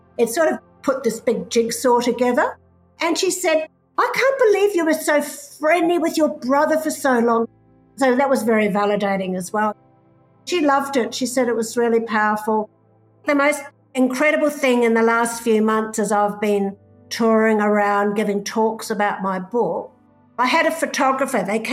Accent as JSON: {"language": "English", "country": "New Zealand", "tie": "born or raised there", "said": "That was one little gift I got from growing up in the … household in New Zealand."}